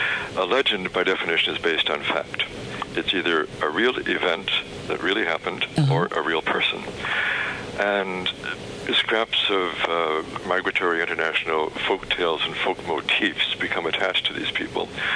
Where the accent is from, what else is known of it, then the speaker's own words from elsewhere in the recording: United States; moved away as an adult; now in Ireland; I'm an American. I'm an American citizen. I've only been in Ireland for 30 years now.